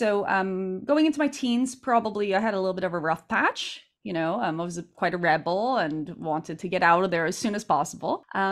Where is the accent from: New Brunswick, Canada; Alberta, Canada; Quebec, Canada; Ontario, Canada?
Quebec, Canada; Montreal; now in Milan, Italy; So I was born in Montreal, Canada. And on the English side of town, as you know, Canada is bilingual, especially Montreal.